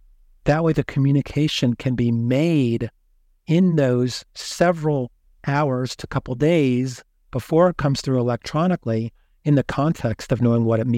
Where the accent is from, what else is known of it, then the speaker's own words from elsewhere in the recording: Kentucky, United States; So I'm from Kentucky.